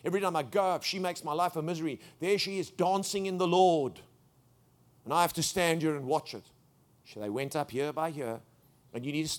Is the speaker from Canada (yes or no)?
no; South Africa; people would say to me, oh, where are you from? And I'd say, South Africa.